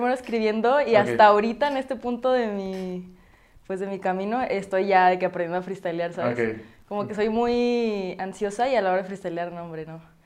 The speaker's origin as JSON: {"language": "Spanish", "town": "Iguala", "region": "Guerrero", "country": "Mexico", "said": "Porque pues yo soy de Guerrero. En Guerrero, de que..."}